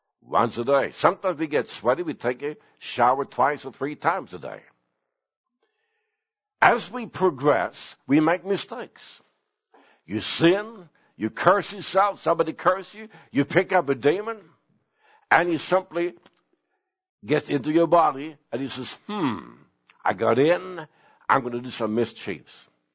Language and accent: English; Sweden; English is a second language; moved away; Now, when I was raised in Sweden, we didn't have any bathrooms in our homes.